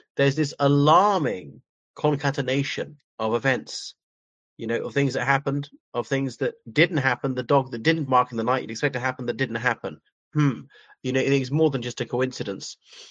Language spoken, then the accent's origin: English; Ireland; from Ireland.